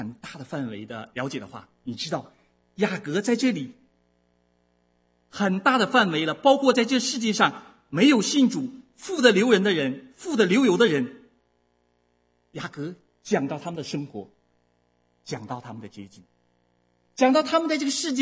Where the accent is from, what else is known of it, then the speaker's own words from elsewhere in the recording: China; 作为我们中国人从大陆来的，你再清楚不过猫的好坏是怎样的。